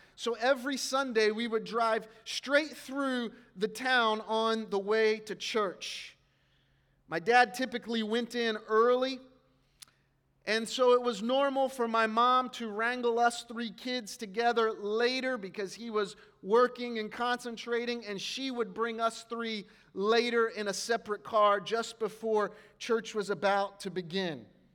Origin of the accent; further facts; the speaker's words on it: South Carolina, United States; also born or lived in Cincinnati, Ohio; When I was a child, we moved from Cincinnati, Ohio to South Carolina in 1983. That seems like a long time ago. I was 5 years old, and my father had become the lead pastor of a small and struggling church.